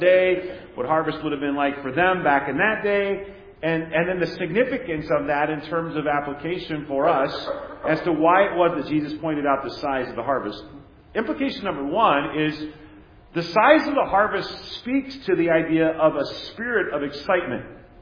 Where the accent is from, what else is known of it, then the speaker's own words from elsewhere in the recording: Nebraska, United States; You know, when I was growing up in Nebraska